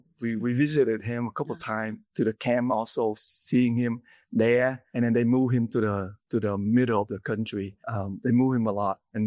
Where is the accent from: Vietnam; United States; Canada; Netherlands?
Vietnam; So I was born in Vietnam in 1970.